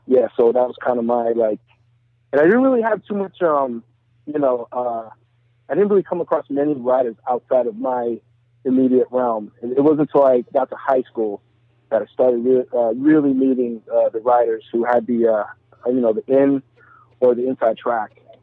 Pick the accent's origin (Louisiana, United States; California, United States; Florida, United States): California, United States; San Francisco; I'm originally from Park Merced, which is kind of an extension of Sunset